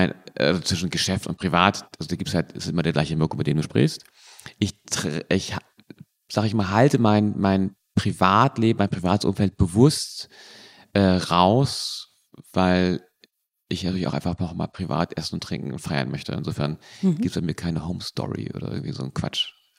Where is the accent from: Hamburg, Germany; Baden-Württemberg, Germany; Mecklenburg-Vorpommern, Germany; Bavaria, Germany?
Hamburg, Germany; Wandsbek; Ich bin geboren in Wandsbek und habe in verschiedenen Orten in Wandsbek auch gelebt. Ein Teil meiner Kindheit, frühen Kindheit und auch ja, lange einfach da Mittelpunkt gewesen. Dann rüber nach Niendorf, runter nach Wilhelmsburg